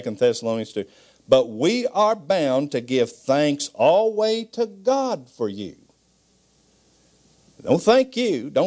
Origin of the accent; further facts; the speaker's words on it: Bible Belt, United States; born there; Well, I'm an American. Is that why? I was born in Kentucky, West Virginia, Ohio. I'm born in the Bible Belt here. Raised in a Christian home.